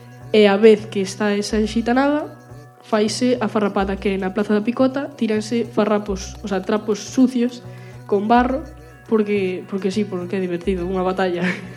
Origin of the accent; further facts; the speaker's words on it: Laza, Galicia, Spain; pois eu veño de Lazo, Ourense, terra do bo Entroido.